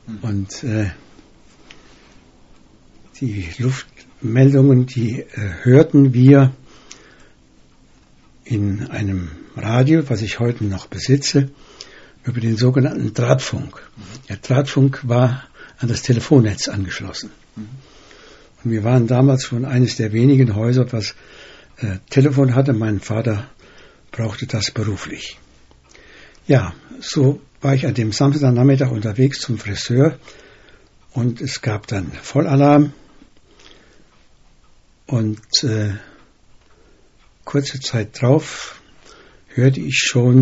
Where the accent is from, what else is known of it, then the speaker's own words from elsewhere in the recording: Eiserfeld, North Rhine-Westphalia, Germany; Ich habe den Angriff hier in Eiserfeld, meinem Heimatort, erlebt.